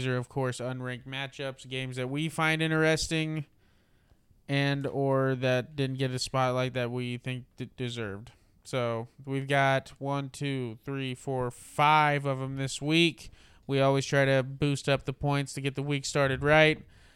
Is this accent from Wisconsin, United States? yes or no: no; Virginia, United States; Virginia Tech's my co-favorite team. They're my home state team.